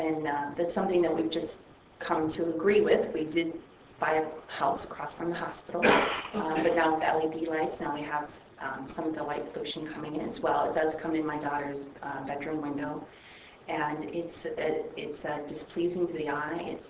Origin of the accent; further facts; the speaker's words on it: Cleveland, Ohio, United States; I've only lived there a year and a half. I'm from the Cleveland area originally.